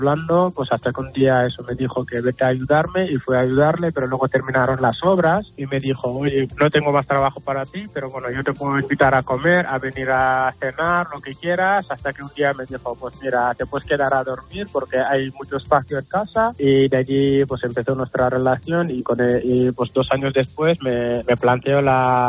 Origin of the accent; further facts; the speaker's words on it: Senegal; first language Wolof; Spanish is a second language; en mi idioma nativo, Wolof, es nuestra patera